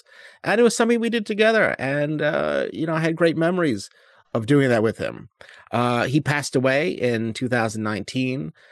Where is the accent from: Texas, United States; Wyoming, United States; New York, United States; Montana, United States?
New York, United States; New York City; I grew up in New York City with my dad, and he had a premise permit.